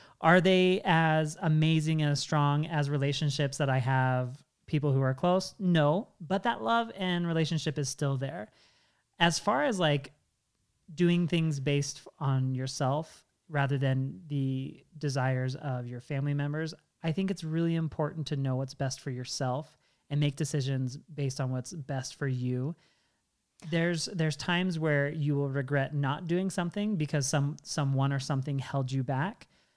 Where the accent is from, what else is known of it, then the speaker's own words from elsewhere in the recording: Washington, United States; So I grew up in Washington State, and my mom and most of my dad's family all lived in Utah.